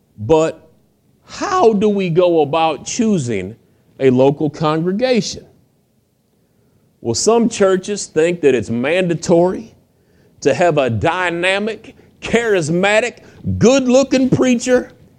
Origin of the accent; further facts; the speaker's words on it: United States; I mean, I'm an American. I speak English.